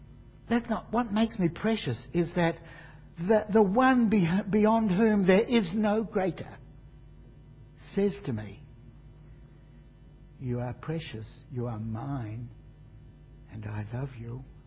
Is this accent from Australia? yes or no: yes; Broken Hill, New South Wales, Australia; Now, years ago, I grew up in Broken Hill